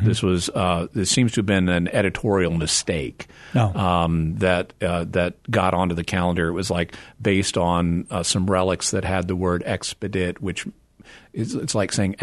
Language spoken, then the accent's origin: English; Arkansas, United States; moved away as an adult; now in California, United States; Back when I was growing up in the Ozarks in northwest Arkansas, which is not too far from where you are in Missouri, we didn't see religious candles in the store.